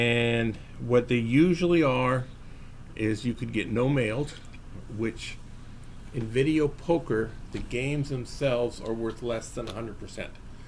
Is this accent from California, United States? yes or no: yes; Los Angeles, California, United States; moved away as an adult; now in Las Vegas, United States; Well, I grew up in the Los Angeles area. Okay. When I was 47 years old in 1993, I moved to Vegas to be a blackjack player.